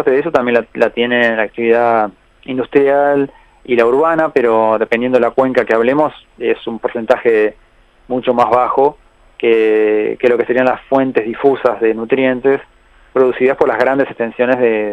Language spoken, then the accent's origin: Spanish; Montevideo, Uruguay; Nosotros tuvimos, como montevideanos y también como los turistas que llegan al país